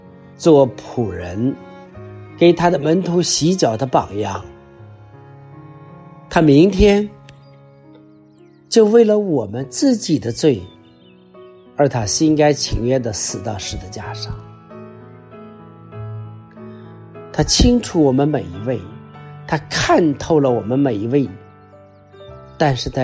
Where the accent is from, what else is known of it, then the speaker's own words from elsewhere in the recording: China; 好像我们中国人的事不关己高高挂起，在我们基督徒中间大概也是如此。